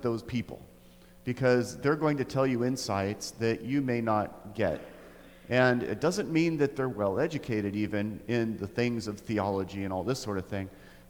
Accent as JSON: {"language": "English", "region": "Oregon", "country": "United States", "said": "We're like, Brian, I'm from Oregon. I know what clouds look like."}